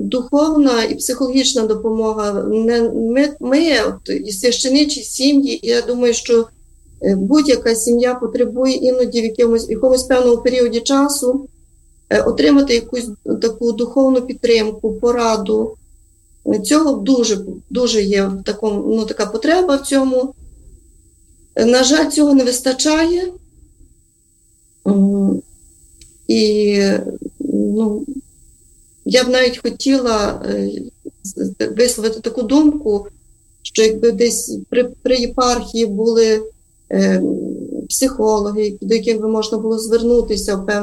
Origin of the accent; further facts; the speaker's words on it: Ternopil Oblast, Ukraine; є сусіди, які звідки я родом, з Тернопільщини